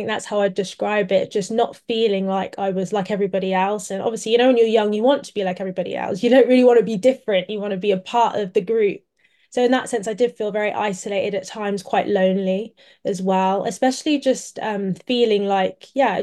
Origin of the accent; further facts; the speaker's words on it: Coventry, West Midlands, United Kingdom; I grew up in Coventry. So I was born in Coventry, born and raised still there now, with my family, with both my parents. And I've got quite a lot of family in Coventry as well.